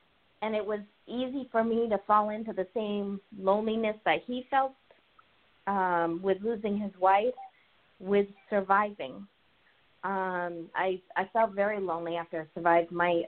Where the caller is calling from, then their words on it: Seattle, Washington, United States; also born or lived in Colorado; I'm calling from Seattle, Washington.